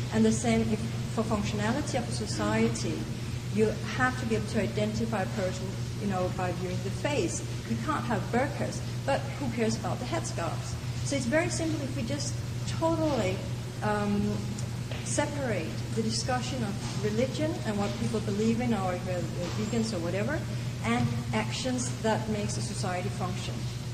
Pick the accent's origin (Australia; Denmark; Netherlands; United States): Denmark; English is a second language; I come from Denmark